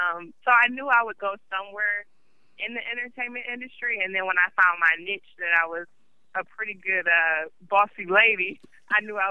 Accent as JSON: {"language": "English", "town": "Cleveland", "region": "Ohio", "country": "United States", "tie": "born there", "said": "I was born in Cleveland, Ohio, and growing up, my parents were married until I was about 4 or 5, and they divorced."}